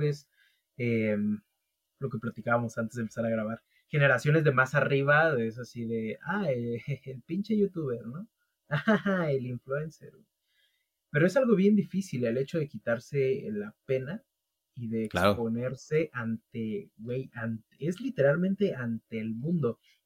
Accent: Colombia; No, pues es que yo soy de Colombia.

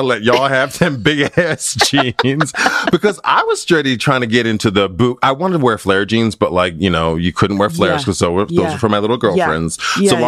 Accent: Minnesota, United States; I grew up in Minnesota and I was like, well, what if like it's cold outside?

